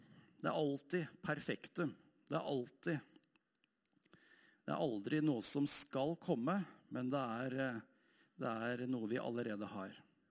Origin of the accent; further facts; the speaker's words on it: Hamar, Innlandet, Norway; Når jeg var tenåring, jeg vokste opp I Philadelphia her på Hamar.